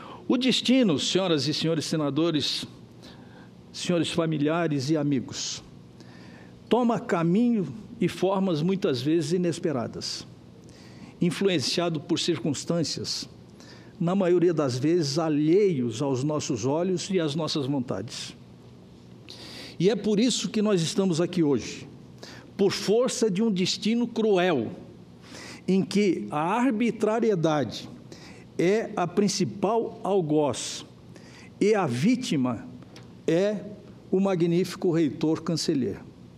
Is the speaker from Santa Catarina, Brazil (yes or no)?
yes; Santa Catarina, Brazil; como catarinense e como homem que acredita na justiça